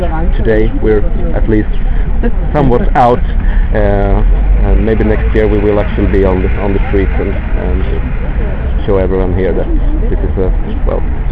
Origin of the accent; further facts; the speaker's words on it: Sweden; English is a second language; I'm from Sweden